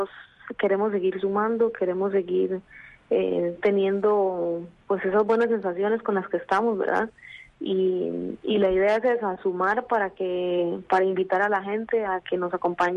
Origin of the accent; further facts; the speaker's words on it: Costa Rica; como costarricenses, como ticos, nos damos el apoyo que necesitamos